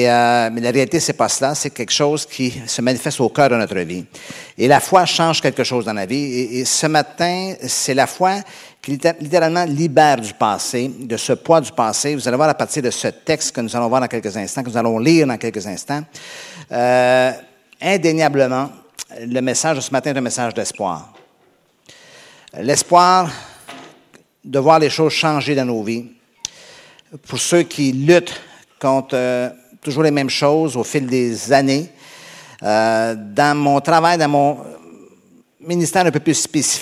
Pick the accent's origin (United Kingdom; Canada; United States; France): Canada; Si certains vous disent que j'ai un accent, ne les croyez pas. C'est une fausse rumeur. Vous savez, j'ai un accent juste ici. Au Canada, je n'ai pas d'accent. C'est vous qui en avez.